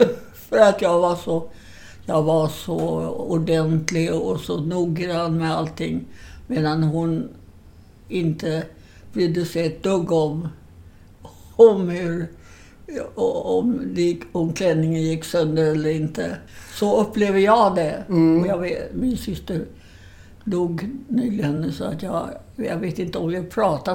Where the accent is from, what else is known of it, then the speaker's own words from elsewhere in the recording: Södermanland, Sweden; Fast jag är född i Sörmland några år.